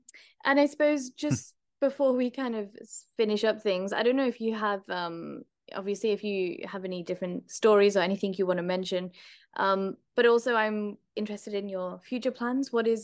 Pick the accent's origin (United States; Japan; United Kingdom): United Kingdom; as a British person